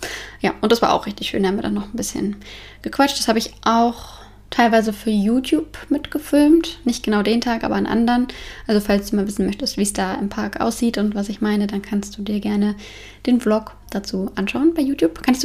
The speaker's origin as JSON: {"language": "German", "town": "Frankfurt", "region": "Hesse", "country": "Germany", "said": "Ich komme ja aus Frankfurt"}